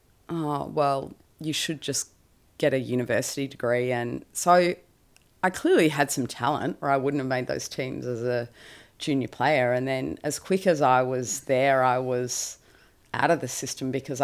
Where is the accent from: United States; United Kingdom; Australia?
Australia; Melbourne, Victoria; I grew up down on the Mornington Peninsula in Melbourne and just your normal, regular family.